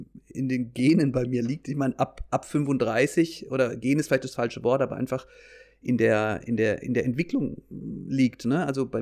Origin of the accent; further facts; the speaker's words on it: Freiburg, Baden-Württemberg, Germany; also born or lived in Frankfurt / Mainz / China; ich komme zwar aus Freiburg, habe aber dann zwischenzeitlich auch mal in Frankfurt, in Mainz und sogar auch in China mal für ein halbes Jahr gelebt während des Studiums.